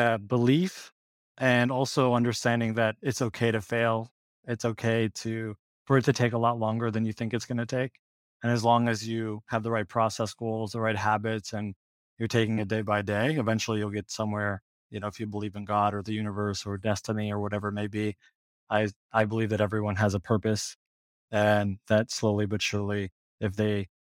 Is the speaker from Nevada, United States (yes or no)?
no; Ohio, United States; I grew up in Ohio originally learned a lot about speech and debate when I was in high school.